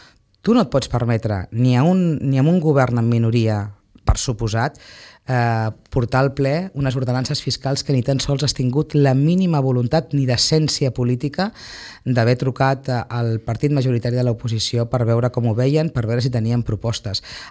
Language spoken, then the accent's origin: Catalan; Sitges, Catalonia, Spain; tinc un camí traçat de compromís amb Sitges, amb el meu poble